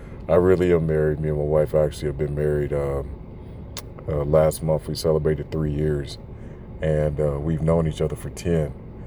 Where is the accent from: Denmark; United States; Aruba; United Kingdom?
United States; the South; accent: Southern; my thick Southern accent comes out. So if y'all feel like, oh my god, like he's doing a bit, no, that's just that's just really how I sound, you know, when I become comfortable. But so yeah, your boy got thick roots in the South.